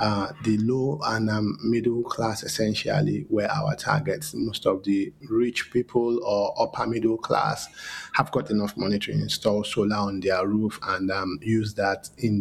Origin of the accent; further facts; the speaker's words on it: Nigeria; I grew up in Nigeria, so I experienced this firsthand.